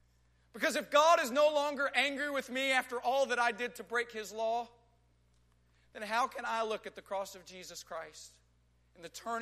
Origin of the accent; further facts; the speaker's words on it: Texas, United States; I grew up in West Texas. He grew up in Houston.